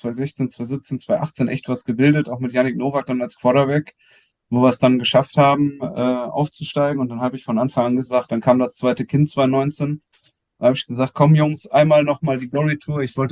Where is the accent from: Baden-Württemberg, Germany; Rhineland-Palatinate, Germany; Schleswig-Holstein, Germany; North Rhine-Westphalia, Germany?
North Rhine-Westphalia, Germany; Cologne; born there; als gebürtiger Kölner